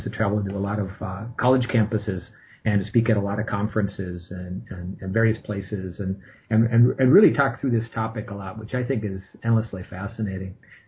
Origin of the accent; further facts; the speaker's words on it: Minneapolis, Minnesota, United States; our local LGBT rag and bar rag in town here, and I'm from Minneapolis.